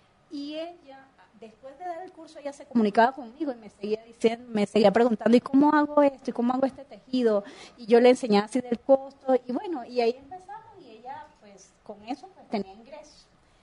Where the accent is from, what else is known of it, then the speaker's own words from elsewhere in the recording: Venezuela; now in Guatemala; soy venezolana, residente acá en Guatemala, pero mi familia es artesana en Venezuela